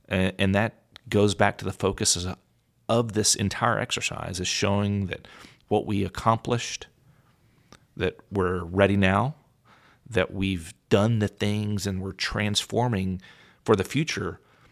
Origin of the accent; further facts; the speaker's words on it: United States; I mean, we'd love to. I'm American. We get it done.